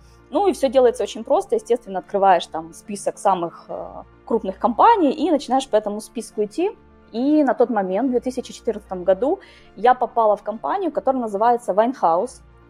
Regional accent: Vinnytsia, Vinnytsia Oblast, Ukraine; now in Dijon, France; 32 года. На сегодняшний день я живу в городе Дижон, в провинции Бургундия во Франции. Родом я из Украины, из города Винница.

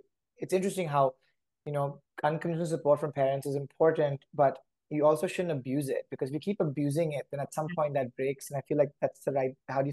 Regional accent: Dubai, United Arab Emirates; moved away as an adult; also born or lived in India; I was born in India. I grew up in Dubai actually, and went to study undergrad in the US.

